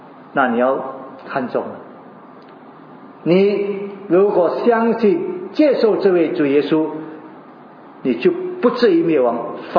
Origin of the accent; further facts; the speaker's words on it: China; 不像我们中国人所谓的这个进入那个地狱里面